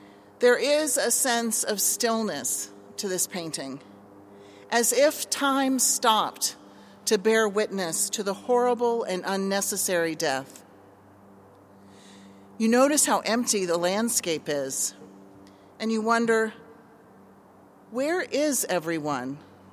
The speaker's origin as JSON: {"language": "English", "country": "United States", "said": "as a person of faith and as an American"}